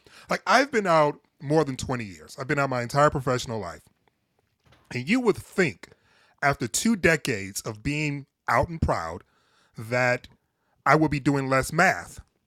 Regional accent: Detroit, Michigan, United States; I'm originally from Detroit, but both my parents are originally from the South, like South, like small town Mississippi.

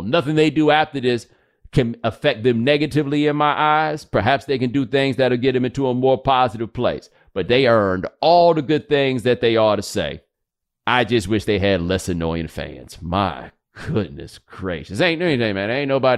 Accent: Texas, United States; I'm like, man, as a Texan, I didn't know y'all

